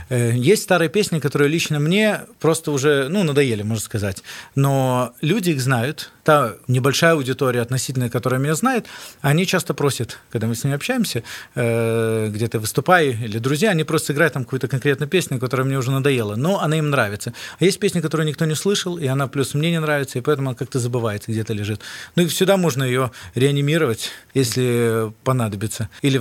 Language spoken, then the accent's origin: Russian; Minsk, Belarus; also born or lived in Pinsk; now in Kyiv, Ukraine; Да, последние 3 года мы живем в Киеве. Сами родом с Минска, вырос здесь. Последние 3 года назад мы уехали из Пинска, там мы работали в еврейской общине.